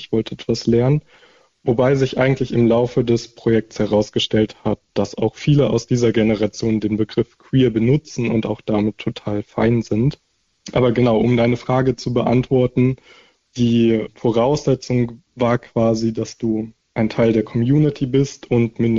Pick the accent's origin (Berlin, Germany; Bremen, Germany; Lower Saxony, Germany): Lower Saxony, Germany; Hannover; in Hannover, meine Heimatstadt